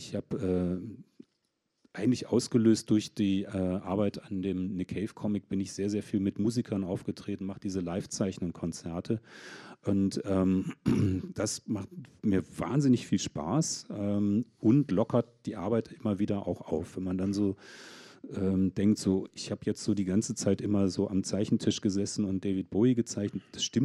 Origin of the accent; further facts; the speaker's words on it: North Rhine-Westphalia, Germany; wie ich als Jugendlicher da in meinem Heimatort in der Nähe von Köln, jetzt ist es raus, gesessen habe und dachte, hier ist die Welt zu Ende.